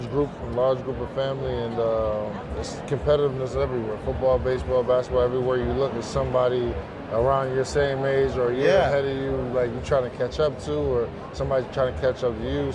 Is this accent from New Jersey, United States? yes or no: yes; New Jersey, United States; Yeah, I'm born and raised in New Jersey.